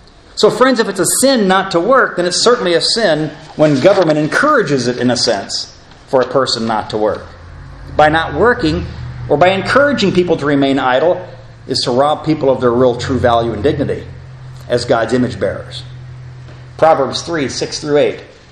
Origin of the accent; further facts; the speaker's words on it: Elkhart, Indiana, United States; in my hometown of Elkhart, Indiana, I'm not sure what it is now, but the unemployment rate was up to 18 to 20%.